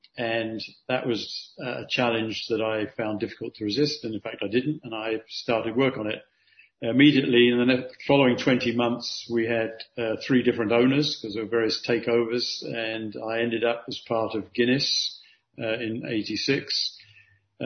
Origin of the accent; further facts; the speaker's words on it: London, United Kingdom; So I born and raised in London, went to hotel school in London